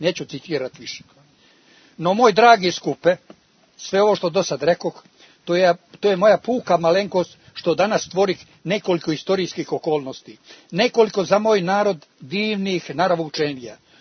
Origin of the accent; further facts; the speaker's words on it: Cuce, Cetinje, Montenegro; Bilo je kod nas u Cucama hrabrosti, ali i viteškog čojstva na kojem smo i danas ponosni. Završit ću ovaj moj kratki uvod da sve to činim iz moje iskonske ljubavi prema mom rodnom Cuckom kršu